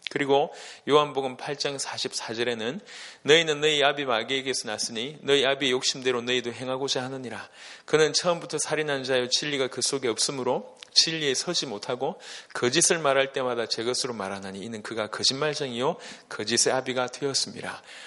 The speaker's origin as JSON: {"language": "Korean", "town": "Masan", "region": "South Gyeongsang", "country": "South Korea", "tie": "born or raised there", "said": "저는 고향이 저 경상도 마산이 고향입니다. 어릴 때 굉장히 가난하게 자랐습니다."}